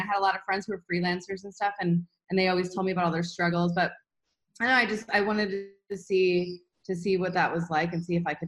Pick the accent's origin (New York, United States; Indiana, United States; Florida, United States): Florida, United States; also born or lived in Austin, Texas; now in Bali, Indonesia; Yeah, I was born and raised in Florida in the United States. And before I left the US, I was living in Austin, Texas for 6 years.